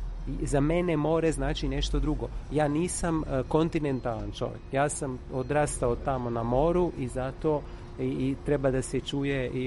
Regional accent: Italy; first language sr; ono što mene muči je neko detinjstvo koje sam proveo u Italiji. Moj jezik je srpski. A onda moja priča je također nešto što je nastalo uglavnom u Italiji.

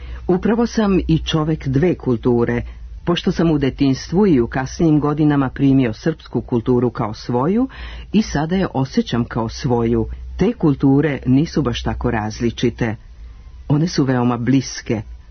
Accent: Serbia; Što se mene tiče, ja bih rekao da je moja rođina Srbija, pošto sam rođen u Srbiji, a da je moje otečestvo, moja otadžbina, Rusija, pošto su moji očevi i deda i pradeda i čukundeda i … bili Rusi.

